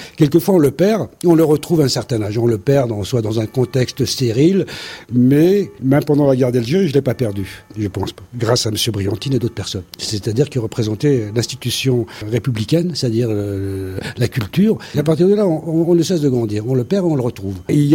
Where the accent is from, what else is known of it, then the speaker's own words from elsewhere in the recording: Paris, Île-de-France, France; Moi, je suis parisien, enterré dans Paris, donc je connaissais pas tous ces lieux magnifiques.